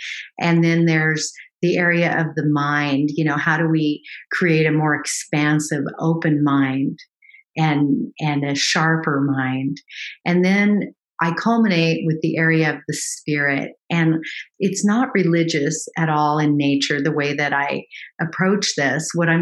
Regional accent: California, United States; So I grew up in California and worked at the local university there

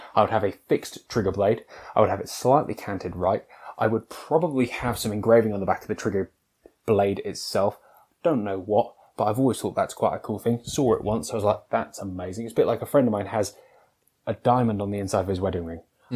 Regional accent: England, United Kingdom; I'm like, no, I'm English.

